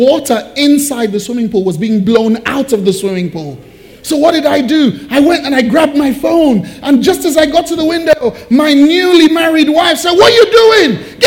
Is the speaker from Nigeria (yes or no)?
yes; Nigeria; now in United States; I'm Nigerian descent. I was born in Nigeria. I spent early years of my life in Nigeria.